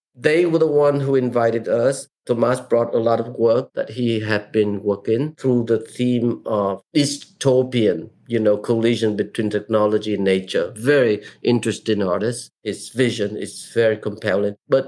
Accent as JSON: {"language": "English", "country": "Vietnam", "tie": "born or raised there", "moved": "yes", "lives_now": "United States", "said": "growing up in Vietnam, going through the war, labor camp experience, come to America, get stuck in the most impoverished, uncultured part of Bucks County."}